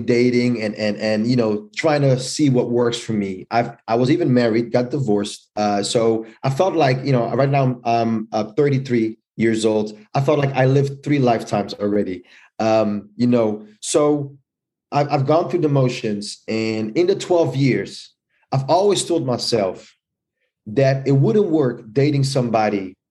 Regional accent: Rotterdam, South Holland, Netherlands; I've born and raised in Rotterdam, the Netherlands.

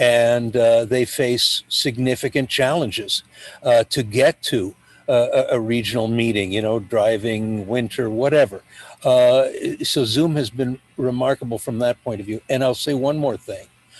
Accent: Toronto, Ontario, Canada; I'm an addict from Toronto.

